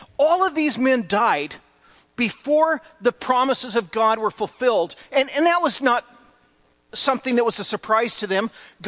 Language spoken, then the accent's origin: English; California, United States; also born or lived in Washington, United States; I was basically born and raised in California. We did have a few years in Washington